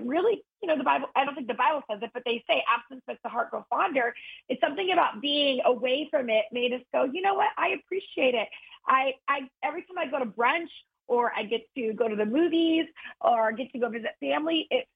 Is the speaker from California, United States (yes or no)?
yes; South Lake Tahoe, California, United States; also born or lived in Los Angeles; I actually am born and raised in California. I was born in a place called South Lake Tahoe, which is a mountain ski town in the mountains over in Northern California. And then I went to high school